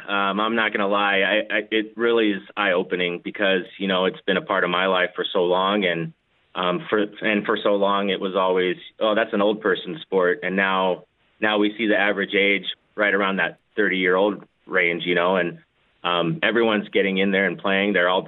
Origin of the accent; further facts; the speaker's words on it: Federal Way, Washington, United States; I grew up in the Seattle area in Federal Way, Washington, and my dad worked at Weyerhaeuser headquarters.